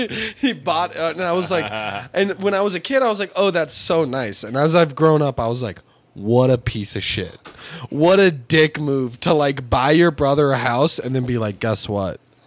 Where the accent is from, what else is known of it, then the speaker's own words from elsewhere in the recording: Austin, Texas, United States; born there; I'm like originally from like when I was a baby from Austin.